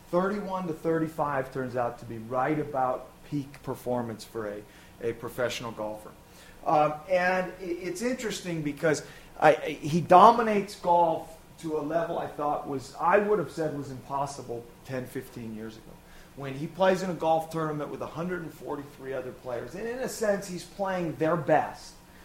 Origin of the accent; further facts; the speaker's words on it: Minnesota, United States; And I said, well, I grew up in Minnesota.